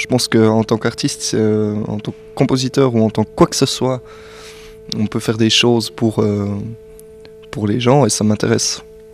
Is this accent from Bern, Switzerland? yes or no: yes; Saint-Imier, Bern, Switzerland; j'ai grandi à Saint-Imier. Et j'ai fait l'école à Saint-Imier